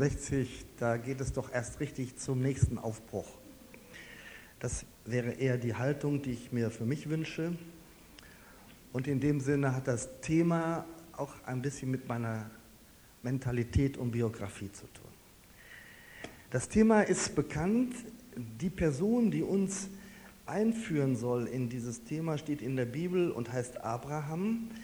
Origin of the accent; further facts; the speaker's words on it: North Rhine-Westphalia, Germany; Ich bin gebürtiger Westfale, bin im östlichsten Teil von Westfalen aufgewachsen, im Weser Bergland, habe dann an verschiedenen Orten studiert.